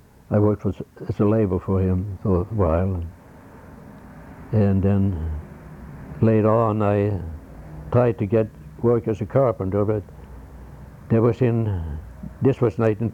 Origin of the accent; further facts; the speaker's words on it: Sweden; English is a second language; moved away; He knew I was came from Sweden, you know.